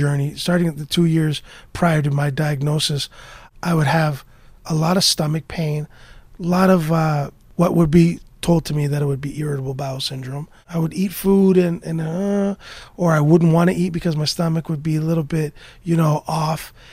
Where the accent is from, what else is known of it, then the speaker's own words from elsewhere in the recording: Scarborough, Ontario, Canada; I was raised in Scarborough, Ontario